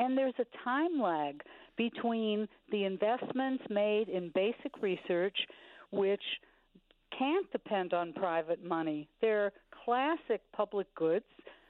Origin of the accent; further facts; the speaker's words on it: Massachusetts, United States; Massachusetts, my home state, my home region, other places that are innovation hubs around the country